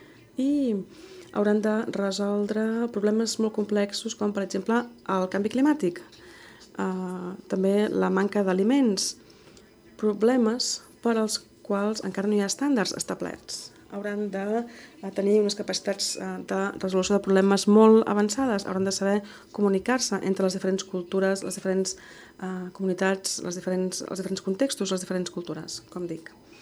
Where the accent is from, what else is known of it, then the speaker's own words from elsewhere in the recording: Pittsburgh, Pennsylvania, United States; soc estratega de Remake Learning i vinc de Pittsburgh, Pennsylvania, que es troba a l'est dels Estats Units. És una àrea metropolitana amb uns 2,5 milions de persones